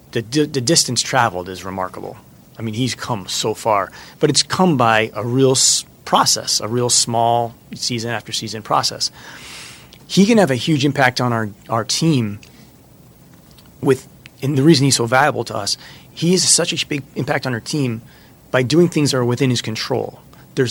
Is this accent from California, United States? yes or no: no; Massachusetts, United States; I'm from Massachusetts, and so is Nerlens.